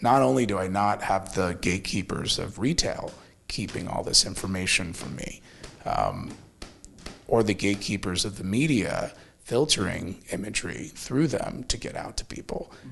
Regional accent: Dayton, Ohio, United States; I grew up in Dayton, Ohio, looking for any window into the world that was not Dayton, Ohio, right?

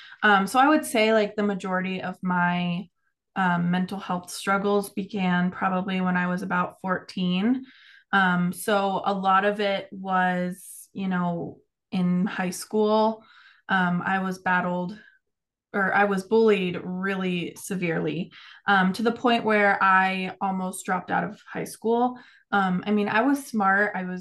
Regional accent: Florida, United States; also born or lived in Maryland; So while I was born in Maryland, I usually say that I'm from Florida because I spent most of my life there. But yeah, that's where I was born.

